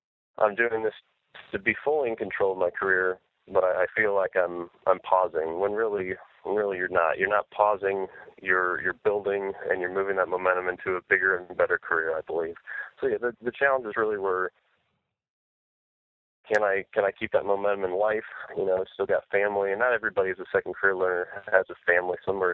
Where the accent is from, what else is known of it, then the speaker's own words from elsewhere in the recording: Ohio, United States; We were living in my hometown on the west side of Ohio. We moved back to my wife's hometown of Canton on the east side.